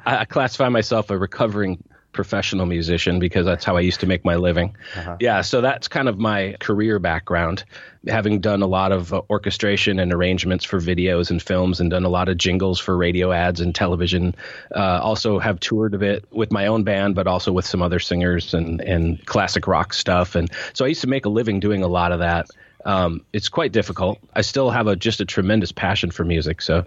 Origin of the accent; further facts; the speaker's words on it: Minnesota, United States; But no, I was raised in actually in Minnesota, which is in the northern United States, in very Scandinavian background.